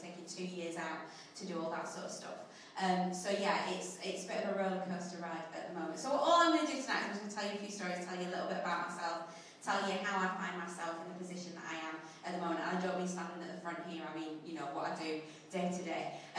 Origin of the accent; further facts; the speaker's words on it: Sheffield, Yorkshire and the Humber, United Kingdom; So I was brought up in Sheffield, North Sheffield, in fact, at Walkley, Hillsborough, that kind of area. A fantastic place to grow up. My mum was a school cleaner and my dad worked in the steelworks.